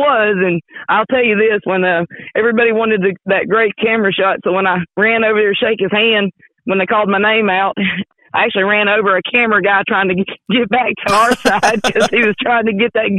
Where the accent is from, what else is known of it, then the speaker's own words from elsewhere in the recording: Hartsville, Alabama, United States; I'm from Hartsville, Alabama, and my dad actually was a director of Park and Rec